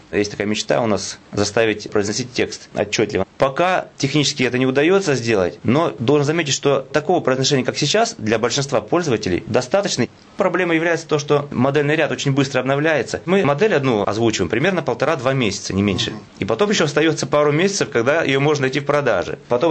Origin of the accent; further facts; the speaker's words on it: Rostov Oblast, Russia; moved away as an adult; also born or lived in Kursk; now in Volokolamsk, Russia; Я родился в Ростовской области. Там прожил до 18 лет. Потом 4 года прожил в Курске. И вот последние 22 года уже живу в Волоколамске и работаю в центре реабилитации.